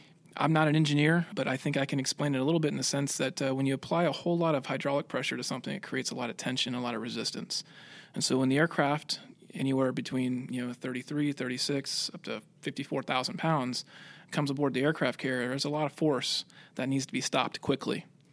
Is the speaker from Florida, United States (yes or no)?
yes; Pensacola, Florida, United States; Florida, not far from Pensacola, actually. Played a lot of sports in high school, kind of figured that growing up around Pensacola and being able to see all the airplanes flying around there made it look like a pretty cool job